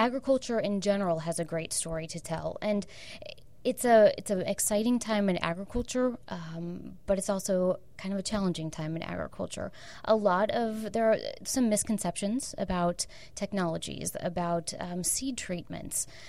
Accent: Galesburg, Illinois, United States; now in Washington, D.C., United States; I grew up in Galesburg, Illinois, between Peoria and the Quad Cities, if you know any geography in Illinois. Came out to D.C. for 2 years

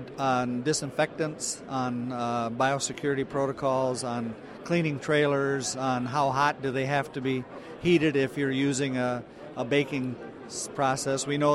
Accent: Michigan, United States; I'm from Michigan. Farm in partnership with my brother, nephew, and son.

